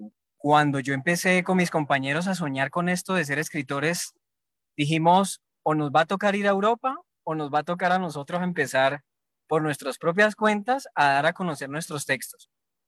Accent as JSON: {"language": "Spanish", "town": "Cali", "region": "Valle del Cauca", "country": "Colombia", "said": "porque somos caleños, porque somos colombianos, por todo lo que pueda implicar, porque estamos jóvenes."}